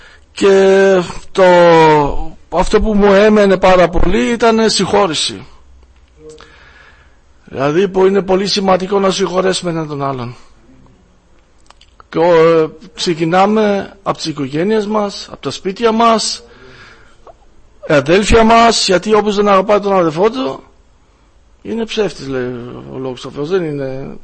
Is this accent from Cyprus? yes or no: no; Germany; Greek is a second language; also born or lived in Greece; και είμαι από τη Γερμανία, όποιος δεν με ξέρει. Και είχα ζήσει στην Ελλάδα 13 χρόνια, τώρα είμαι πάλι στη Γερμανία, αρκετά τώρα περίπου 7 χρόνια.